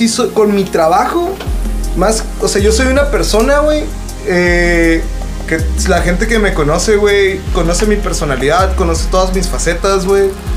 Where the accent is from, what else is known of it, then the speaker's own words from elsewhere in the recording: Sonora, Mexico; Yo vengo de Sonora, güey. Entonces, 20 bolas en Sonora son 20 pesos, güey.